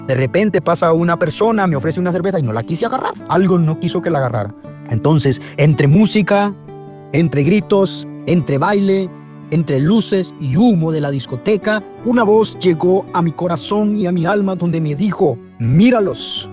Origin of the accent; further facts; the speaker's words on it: Honduras; soy de Honduras y tengo 26 años. En esta ocasión yo quiero compartir algo de mi vida, que yo me crié con mis abuelos. Ellos son grandes servidores de la iglesia, 100% católicos.